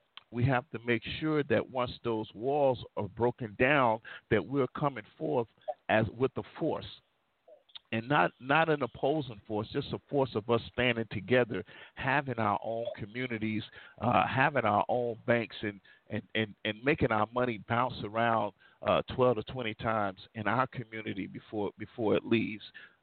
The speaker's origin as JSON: {"language": "English", "country": "United States", "said": "I often say that we're living inside of two worlds. Being an American, then two being, one being black and then two being a black American."}